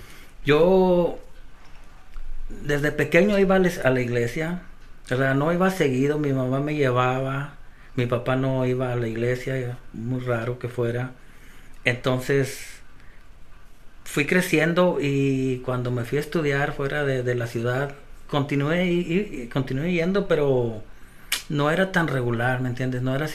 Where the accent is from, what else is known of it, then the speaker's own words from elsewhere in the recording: Sabinas, Coahuila, Mexico; soy mexicano. Yo nací en el estado de Coahuila, en Sabinas. Es una ciudad que está al norte de México, como a unos 70 millas de la frontera con Piedras Negras. Y ahí nací, ahí crecí